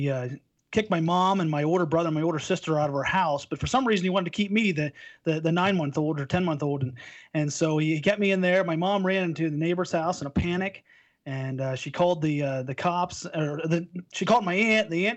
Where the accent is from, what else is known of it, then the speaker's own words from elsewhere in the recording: Pennsylvania, United States; We grew up in Pennsylvania. It was my hometown.